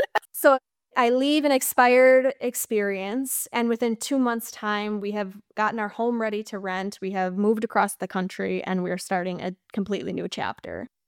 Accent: Minnesota, United States; moved away as an adult; now in California, United States; I'm originally from Minnesota and we recently, well, within the last 2 years, moved out to California.

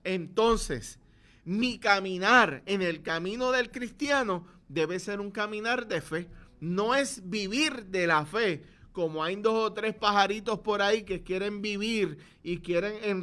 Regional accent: Lares, Puerto Rico; Acá los que somos de Lares sabemos de lo que estamos hablando.

